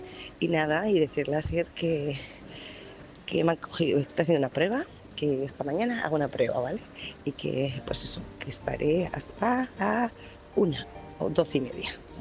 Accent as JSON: {"language": "Spanish", "town": "Bilbao", "region": "Basque Country", "country": "Spain", "said": "de Bilbao y quería mandarle un saludo a mi chico"}